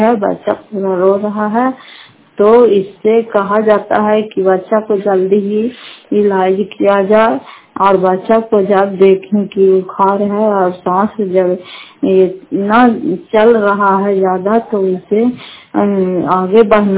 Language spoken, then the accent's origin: Hindi; Fatehpur, Bihar, India